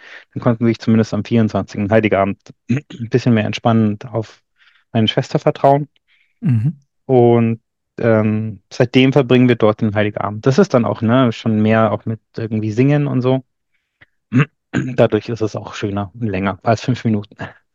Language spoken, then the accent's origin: German; Austria; bei uns in Österreich haben wir keinen tatsächlich